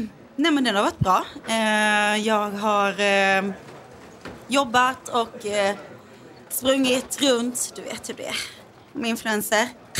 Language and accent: Swedish; Skåne, Sweden; now in Gothenburg, Sweden; jag är från Skåne. Grund och botten. Men jag... Jag flyttade hit 2010, så jag har bott här sedan dess. Så jag skulle ändå vilja säga att jag är göteborgare.